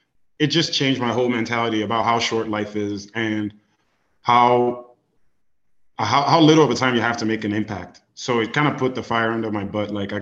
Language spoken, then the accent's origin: English; Nigeria; And I said, I'm from Nigeria.